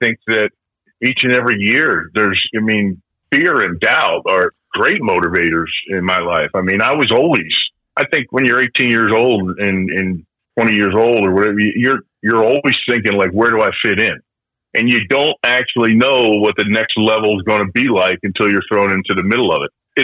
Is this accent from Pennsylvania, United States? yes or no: yes; Philadelphia, Pennsylvania, United States; now in Kansas City, United States; I'll either be in my hometown of Philadelphia or I'm going to be on the beach.